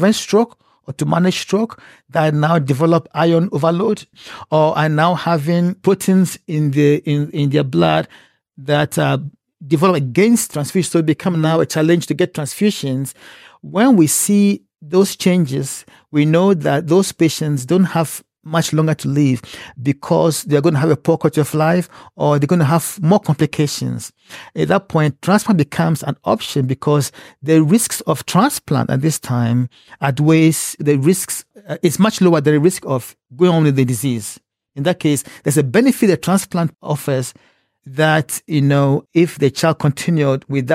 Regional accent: Ghana; now in United States; And growing up in Ghana, I saw the way sickle cell disease and other chronic illnesses devastated, you know, my friends and families and my patients in the hospital.

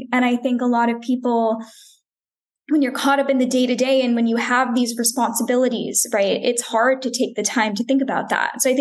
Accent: United States; I mean, I am an American

